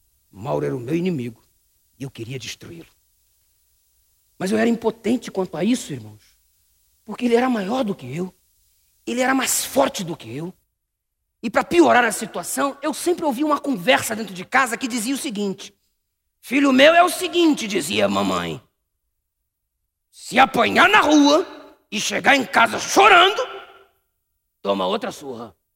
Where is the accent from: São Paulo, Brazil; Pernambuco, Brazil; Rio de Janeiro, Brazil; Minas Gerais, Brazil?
Rio de Janeiro, Brazil; eu cresci lá em Jardim Paraíso, Baixada Fluminense, Rio de Janeiro.